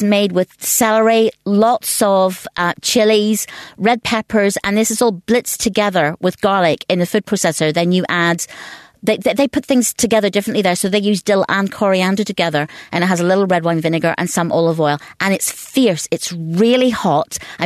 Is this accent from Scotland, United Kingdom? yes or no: no; Northern Ireland, United Kingdom; moved away as an adult; now in London, United Kingdom; I'm from Northern Ireland. And as I grew up in Ireland, we had nothing exotic whatsoever.